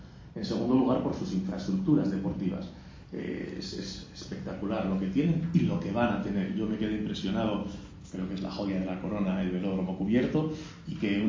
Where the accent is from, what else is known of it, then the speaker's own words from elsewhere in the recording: Spain; Yo soy español y en España usted sabe